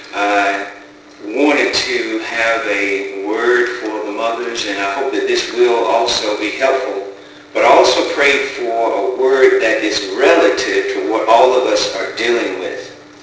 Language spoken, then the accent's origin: English; North Carolina, United States; over 13,000 people have been infected in my home state, North Carolina